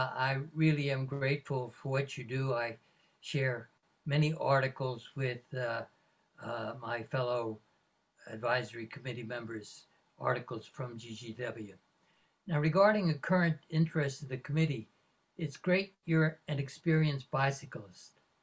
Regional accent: United States; As a Washington-born Asian-American, I grew up in Washington, as you did.

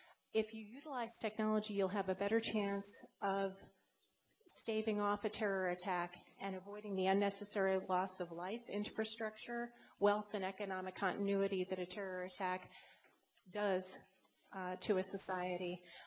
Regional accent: Long Island, New York, United States; now in Washington, United States; I'm originally from Long Island

